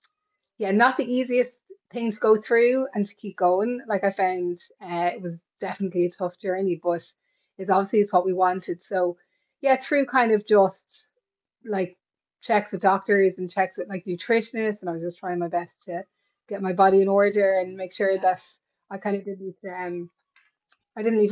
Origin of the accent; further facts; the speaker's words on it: County Meath, Ireland; I am from County Meath.